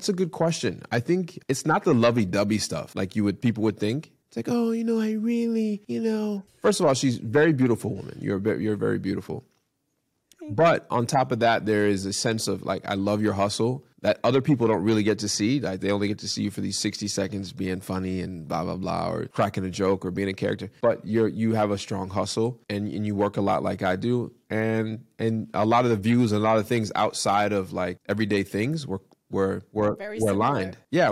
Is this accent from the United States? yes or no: yes; Port Chester, New York, United States; born there; I was born in Port Chester, Westchester County, you know, 30 minutes outside of the city, right?